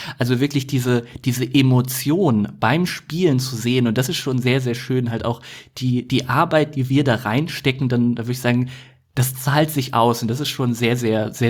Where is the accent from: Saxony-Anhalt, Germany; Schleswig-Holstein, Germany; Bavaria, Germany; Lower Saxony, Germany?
Lower Saxony, Germany; Oldenburg; Ich komme ja aus Oldenburg, da ist Dortmund nicht allzu weit weg.